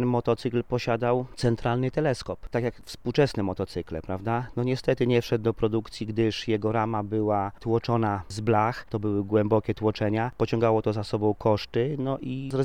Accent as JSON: {"language": "Polish", "town": "Świdnik", "region": "Lublin Voivodeship", "country": "Poland", "tie": "born or raised there", "said": "Ja urodziłem się w Lublinie, ale od małych lat mieszkam w Świdniku."}